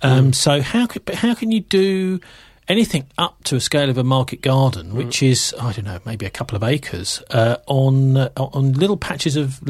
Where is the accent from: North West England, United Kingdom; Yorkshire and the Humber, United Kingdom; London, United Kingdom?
London, United Kingdom; I can remember as a Londoner in the 1970s